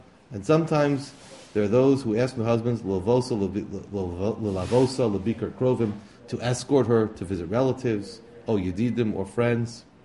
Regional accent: Brooklyn, New York, United States; But, you know, I grew up in Brooklyn. Everybody went to the park.

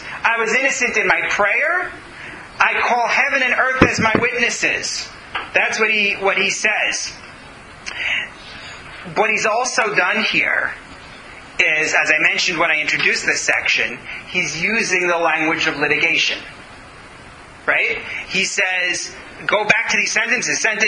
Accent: United States; sorry, I'm an American.

